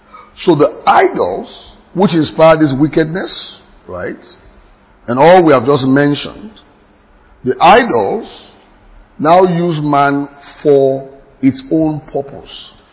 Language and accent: English; Ososa, Ogun, Nigeria; So, I am from Ososa, where somebody came to chance.